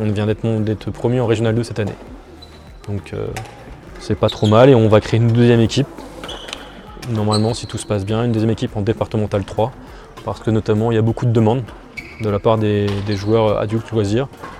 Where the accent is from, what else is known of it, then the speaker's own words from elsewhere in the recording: Magenta, Grand Est, France; also born or lived in Épernay; j'ai 35 ans, je suis né à Épernay et je vis à Magenta depuis que je suis petit.